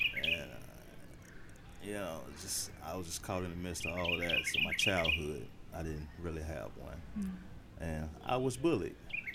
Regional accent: Memphis, Tennessee, United States; I'm from Memphis, Tennessee. Mm-hmm. Yeah, I grew up in Memphis.

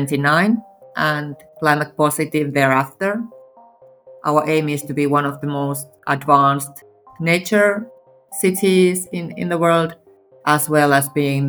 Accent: Perniö, Southwest Finland, Finland; I've grown up in Pernia, a small village 75 kilometers away from Turku.

